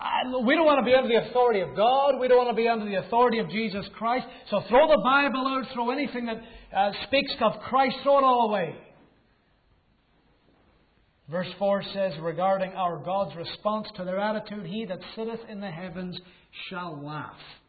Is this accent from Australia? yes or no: no; Canada; Growing up in Canada, everybody knew who the great one was.